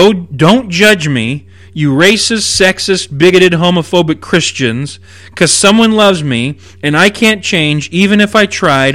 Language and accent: English; California, United States; I grew up here in California, I went to high school here in California